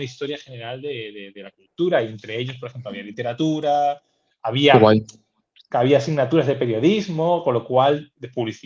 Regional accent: Seville, Andalusia, Spain; Y yo soy de Sevilla y sí que es verdad que.

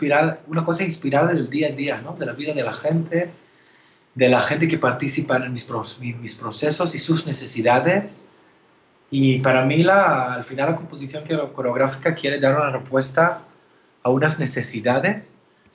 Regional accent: Israel; Spanish is a second language; now in Spain; puedo decir que no sentí israelí en España, es decir, muchas veces la gente tiene ya una opinión sobre mi tierra

